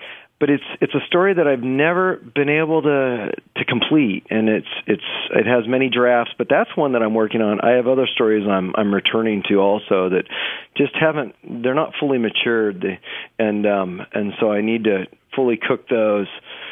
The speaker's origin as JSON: {"language": "English", "town": "Yuba City", "region": "California", "country": "United States", "tie": "born or raised there", "said": "growing up in the Central Valley, I grew up in Yuba City, California, and I worked in my father's store."}